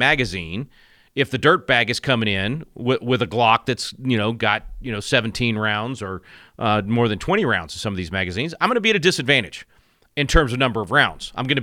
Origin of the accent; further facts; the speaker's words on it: Texas, United States; It's reminiscent of Uvalde in my home state here